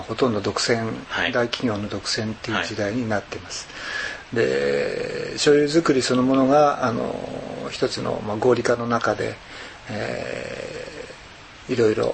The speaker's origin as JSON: {"language": "Japanese", "town": "Yokohama", "region": "Kanagawa", "country": "Japan", "tie": "born there", "also_born_or_lived": "Odawara", "lives_now": "Nagano, Japan", "said": "横浜生まれ で、はい、小田原の方まで、はい、住んだことがあります。"}